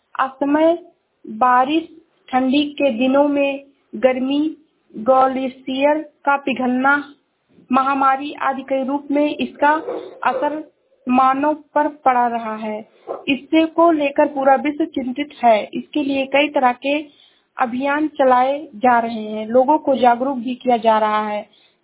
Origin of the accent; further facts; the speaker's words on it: Uttar Pradesh, India; मैं जिला श्रावस्ती से हूँ।